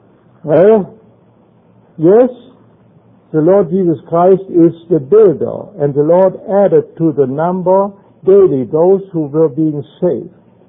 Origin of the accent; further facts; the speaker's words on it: Düsseldorf, North Rhine-Westphalia, Germany; born there; English is a second language; my accent tells you I was born in Germany. My wife Erika also. And I was either born when Adolf Hitler came to power.